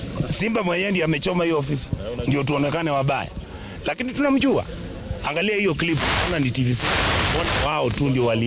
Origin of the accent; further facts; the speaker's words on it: Kenya; sisi kama jamii ya Mkisii, sisi si wa kabila, sisi ndo wananchi wa Kenya kama Mkenya yoyote.